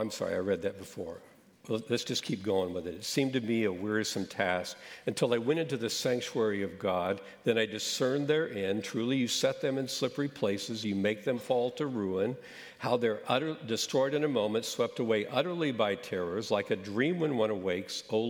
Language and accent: English; Kansas City, United States; I grew up outside of Kansas City in a happy home.